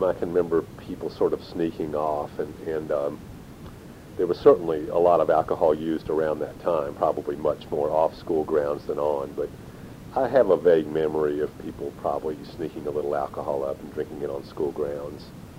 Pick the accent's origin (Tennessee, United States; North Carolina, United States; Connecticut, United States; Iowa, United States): North Carolina, United States; Chapel Hill; growing up in Chapel Hill, I think we all kind of had the sense that we were maybe a little more sophisticated than maybe other kids might be.